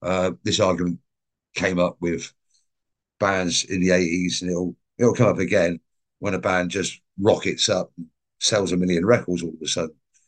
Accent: England, United Kingdom; we are dumb English people. We are the band. We don't know what we're doing.

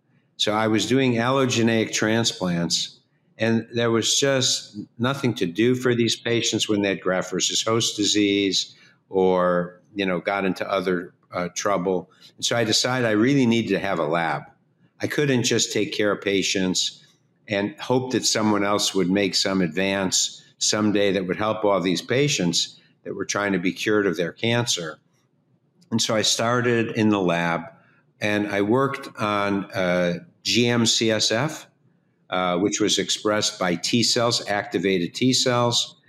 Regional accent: Chicago, Illinois, United States; But I was raised in a suburb just outside of Chicago. I was born in Chicago. And one of my parents was born in Moldova. The other was born in Germany. They came and met in Chicago, raised a family.

